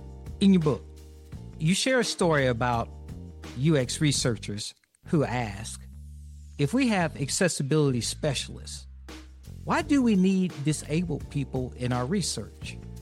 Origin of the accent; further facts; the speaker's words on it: Alabama, United States; I'm from Alabama.